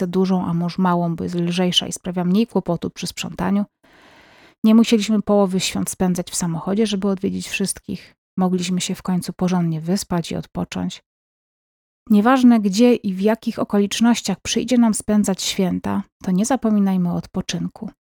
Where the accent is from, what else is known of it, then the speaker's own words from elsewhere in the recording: Warmian-Masurian Voivodeship, Poland; Nie wiem, czy tylko w naszych stronach była ta tradycja z butami, czy wszędzie, a jestem z Warii, Mi i Mazur.